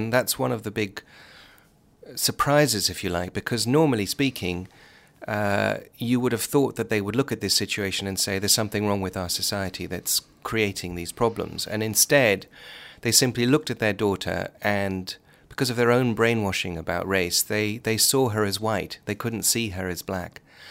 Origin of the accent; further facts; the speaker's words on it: England, United Kingdom; I said, "Well, I'm a friend from England."